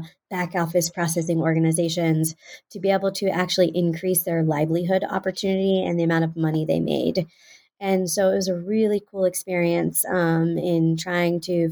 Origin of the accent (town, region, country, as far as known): Houston, Texas, United States; born or raised there